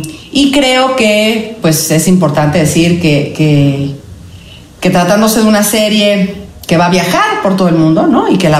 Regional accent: Mexico; de orgullo de lo que somos los mexicanos

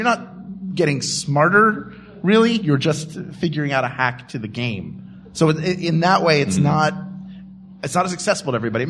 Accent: Philadelphia, Pennsylvania, United States; Hey, you're in my hometown, blood.

